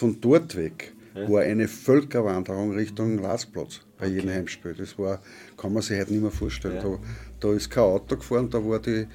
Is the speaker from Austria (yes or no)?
yes; Linz, Upper Austria, Austria; ich bin am Bulgarienplatz in Linz aufgewachsen. Das ist dort, wo jetzt das BFI ist.